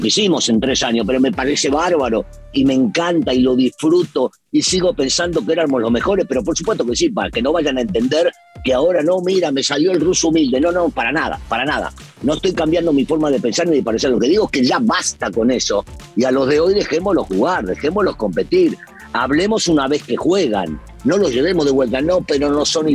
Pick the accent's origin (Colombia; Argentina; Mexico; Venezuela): Argentina; en la Argentina, en mi país